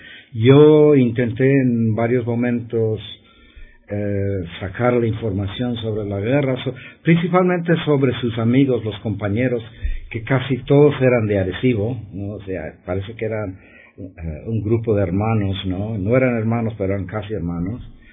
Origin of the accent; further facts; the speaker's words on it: Monterey, California, United States; born there; Yo nací en Monterrey, California.